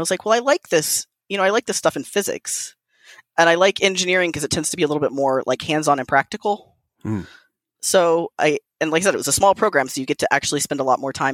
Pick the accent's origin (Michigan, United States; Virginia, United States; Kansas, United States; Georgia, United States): Georgia, United States; Atlanta; now in Oregon, United States; I'm here for school. I grew up in Atlanta. So I'm used to warm weather